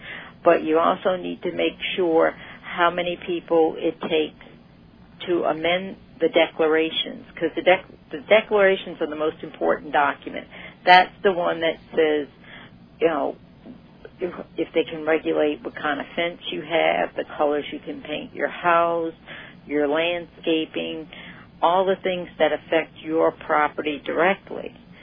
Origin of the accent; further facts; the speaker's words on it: Louisiana, United States; I'm from Louisiana where dead people vote.